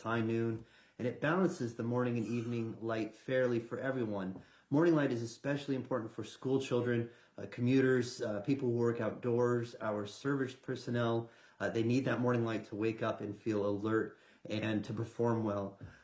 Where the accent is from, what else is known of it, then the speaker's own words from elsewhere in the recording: Iowa, United States; I'm also from Iowa, your neighbor to the south, and I want to urge a yes on House File 1944.